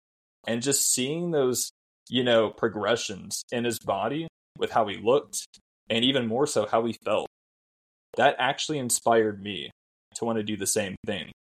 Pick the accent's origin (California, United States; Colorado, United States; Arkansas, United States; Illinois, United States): Arkansas, United States; also born or lived in Ohio; So I was born in Ohio, grew up most of my life in Arkansas, actually. My dad's job actually relocated me and my family here.